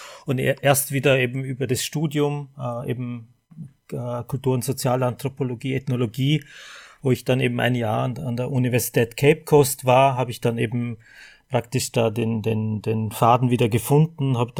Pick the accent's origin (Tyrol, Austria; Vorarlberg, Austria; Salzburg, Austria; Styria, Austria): Vorarlberg, Austria; Ich komme eben aus Vorarlberg, an der Grenze Schweiz, Deutschland, genau.